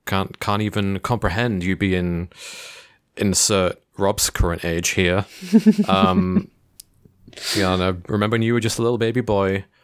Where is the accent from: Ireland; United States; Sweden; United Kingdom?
United Kingdom; England; I'm English, like born and raised